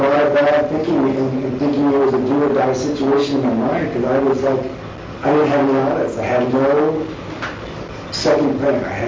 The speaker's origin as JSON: {"language": "English", "region": "Pennsylvania", "country": "United States", "moved": "yes", "said": "I came from Pennsylvania. I was trying to go west."}